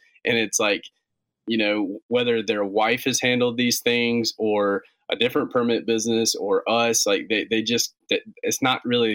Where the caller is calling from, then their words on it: Gastonia, North Carolina, United States; Right in North Carolina. We're in a little town called Gastonia, North Carolina. It's just about 25 minutes west of Charlotte.